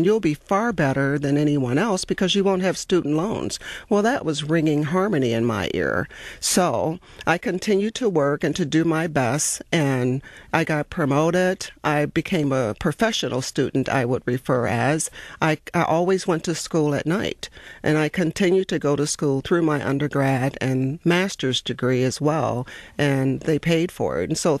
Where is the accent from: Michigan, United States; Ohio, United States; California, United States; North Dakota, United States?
Michigan, United States; Highland Park; I was born in the Detroit area. Actually, Highland Park is what we refer to, and we know that's just a skip away from Detroit, but I was educated in the Detroit public schools.